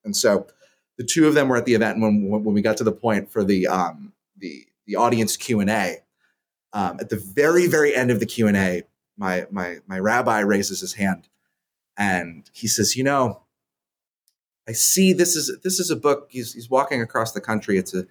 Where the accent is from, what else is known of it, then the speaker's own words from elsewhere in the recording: Irvington, New York, United States; I went to my hometown in Irvington, New York, and did an event at the local public library